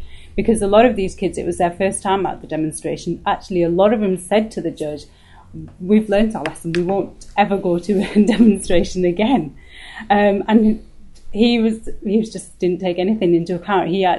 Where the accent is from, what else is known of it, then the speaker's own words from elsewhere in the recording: United Kingdom; I was born here. I have a British passport. I always consider myself as British. Yes, I have Pakistani heritage.